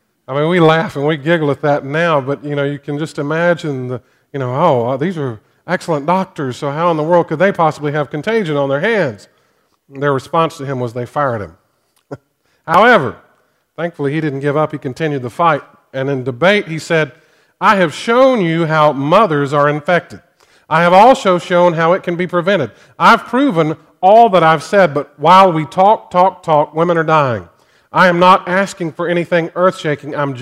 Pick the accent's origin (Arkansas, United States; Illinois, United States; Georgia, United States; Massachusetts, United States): Georgia, United States; Augusta; Most of you, many of you know that I grew up in Augusta, Georgia.